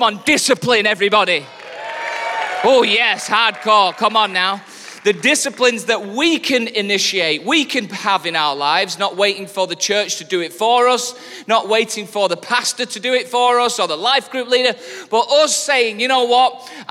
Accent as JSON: {"language": "English", "region": "the north of England", "country": "United Kingdom", "said": "it's also significant to me as a Northerner"}